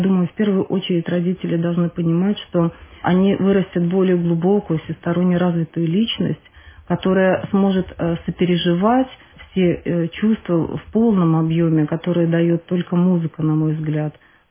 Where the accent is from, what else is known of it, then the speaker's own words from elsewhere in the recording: Minsk, Belarus; мы из Минска, и увидев в Беларуси по интернету объявление о проведении данного конкурса